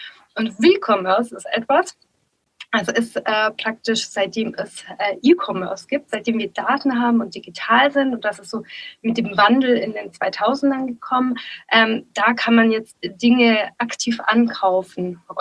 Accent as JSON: {"language": "German", "region": "Bavaria", "country": "Germany", "said": "ich komme ja auch aus der Region Nürnberg"}